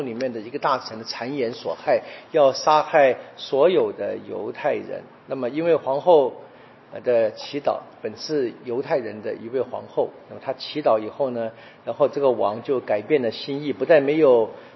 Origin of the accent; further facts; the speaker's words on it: China; 我们中国人说己所不欲勿施于人嘛